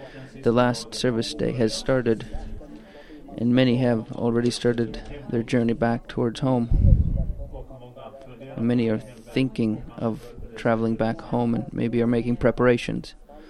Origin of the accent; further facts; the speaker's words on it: Äänekoski, Central Finland, Finland; next year they'll be at my hometown in Äänekoski.